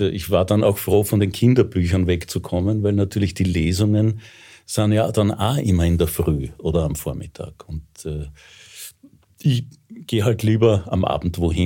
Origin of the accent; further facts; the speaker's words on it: Vienna, Austria; Ja, ich bin echter Wiener, ich bin sogar echter Rossauer. Also Wien ist mir schon zu groß, ich gehe ungern aus meinem Bezirk raus.